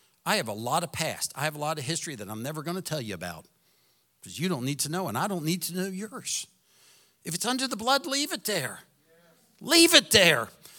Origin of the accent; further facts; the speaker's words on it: Philadelphia, Pennsylvania, United States; Growing up in Philadelphia, I knew who Catholics were.